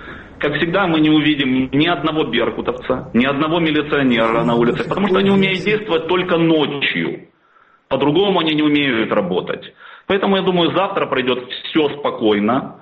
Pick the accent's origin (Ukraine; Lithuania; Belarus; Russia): Ukraine; Zaporizhzhia, Zaporizhzhia Oblast; в моем родном городе Запорожье, который находится на границе с Донецкой областью